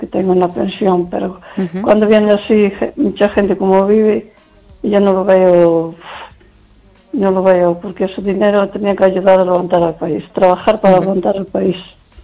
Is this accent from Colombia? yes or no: no; Lugo, Galicia, Spain